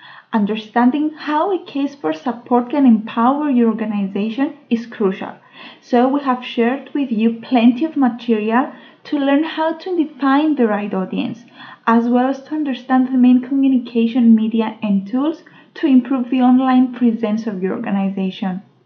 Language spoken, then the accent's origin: English; Cyprus; from Cyprus and I'm very happy to discuss with you today's topic